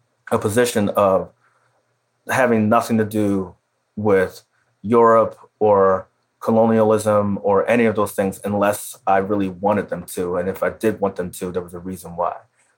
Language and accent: English; Philadelphia, Pennsylvania, United States; the row house that I grew up in Philly